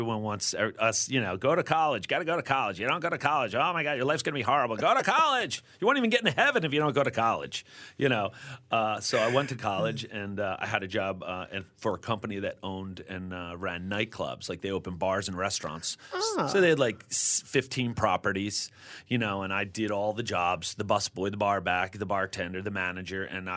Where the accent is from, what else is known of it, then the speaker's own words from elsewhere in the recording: Atlantic City, New Jersey, United States; I grew up in Atlantic City, and we were the second state in the United States, New Jersey, to have casinos.